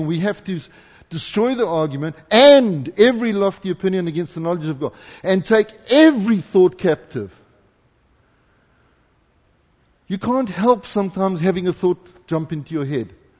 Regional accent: South Africa; Easy for me, I'm a South African. I've got the guttural thing going.

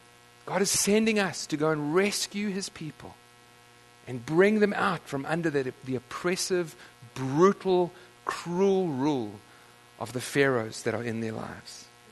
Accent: Nottingham, East Midlands, United Kingdom; born there; I was born in Nottingham, so there you go.

